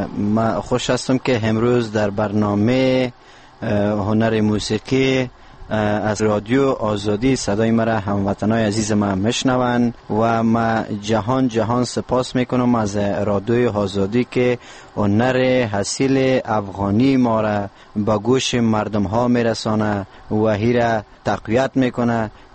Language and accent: Persian; Parwan, Afghanistan; دیگه مدت 10 سال میشه که در موسیقی محلی وطن خودم یعنی پروان سرکار دارم